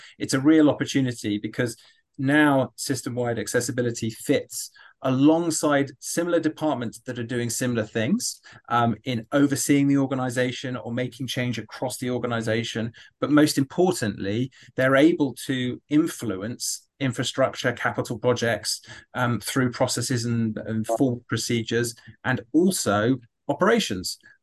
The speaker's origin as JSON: {"language": "English", "region": "London", "country": "United Kingdom", "moved": "as an adult", "lives_now": "United States", "said": "I was a police officer in London for 10 years. You can tell that my accent is not from Alabama. I am indeed from London, and I came to America and met my wife."}